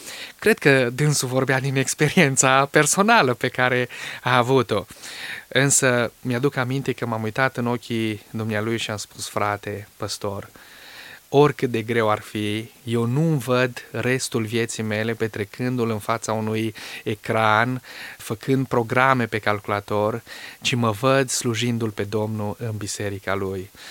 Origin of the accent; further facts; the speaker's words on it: Bobohalma, Mureș County, Romania; Eu am venit de la Bobohalma, de la Sad, din județul Mureș.